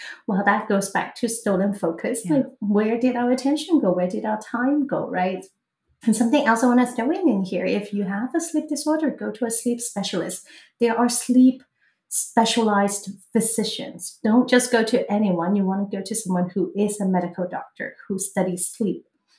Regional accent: Hong Kong; now in United States; even though I'm from Hong Kong, but we live in the US.

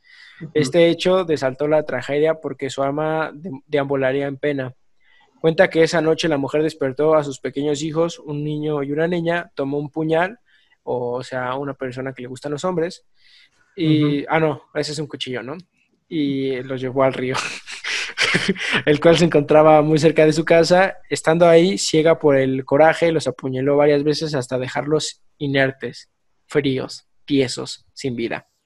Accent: Michoacán, Mexico; ahora vamos con una de mi tierra michoacana

